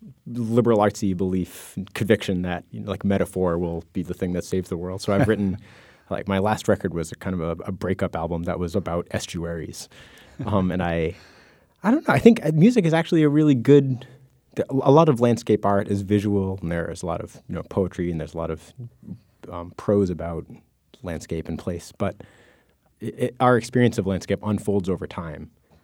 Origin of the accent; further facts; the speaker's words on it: Massachusetts–New Hampshire border, United States; I grew up in the Mass New Hampshire border, and then now I'm a touring musician